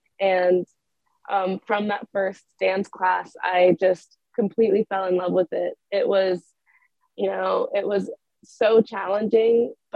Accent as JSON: {"language": "English", "town": "Richmond", "region": "Virginia", "country": "United States", "said": "I'm from Richmond, Virginia."}